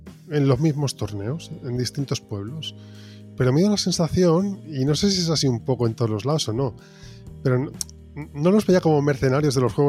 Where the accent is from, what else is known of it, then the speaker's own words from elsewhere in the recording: Papiol, Catalonia, Spain; yo tengo un colega en mi pueblo, de donde yo soy, que es Papiol, un pueblecito pequeño aquí en Barcelona